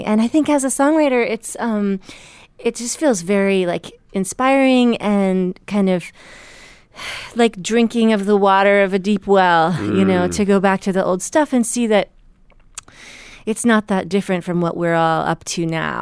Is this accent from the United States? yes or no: yes; Vermont, United States; Like, I grew up in Vermont and was exposed to a lot of folk music there.